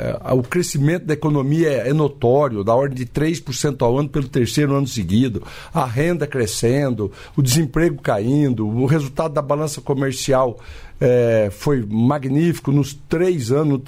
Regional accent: Bela Vista do Paraíso, Paraná, Brazil; born there; Londrina, minha região onde nasci, Bela Vista do Paraíso.

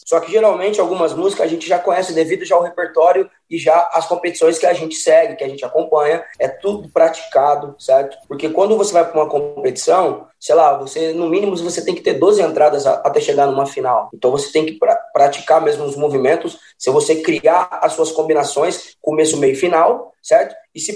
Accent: Brazil; eu sou brasileiro, minha família é aqui

